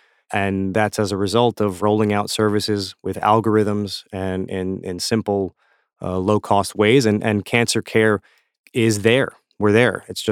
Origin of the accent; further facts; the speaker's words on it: Florida, United States; learned Creole in South Florida growing up. And, you know, I think in anything that we do, you know, I'm an American